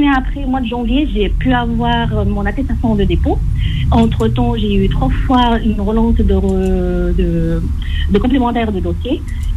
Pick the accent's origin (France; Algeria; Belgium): Algeria; je suis algérienne